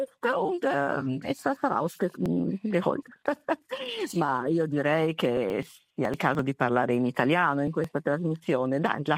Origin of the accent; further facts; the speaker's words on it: Trieste, Friuli-Venezia Giulia, Italy; born there; Io sono nata a Trieste